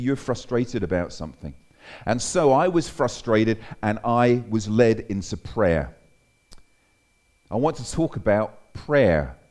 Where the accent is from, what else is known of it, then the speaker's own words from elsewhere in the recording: England, United Kingdom; moved away as an adult; now in Australia; I'm an Englishman. Is that okay? I'm an Englishman. It's okay. There's any other English people here? I came out at the age of 31.